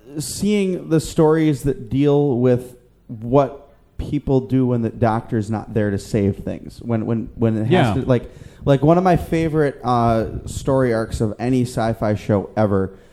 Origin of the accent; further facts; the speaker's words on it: Toronto, Ontario, Canada; I'm not used to this. I'm from the Six.